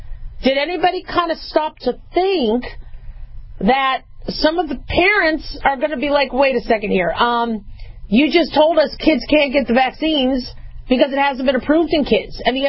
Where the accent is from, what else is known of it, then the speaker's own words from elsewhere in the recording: California, United States; And I love California. I'm from California, you know, so I'm still a Californian.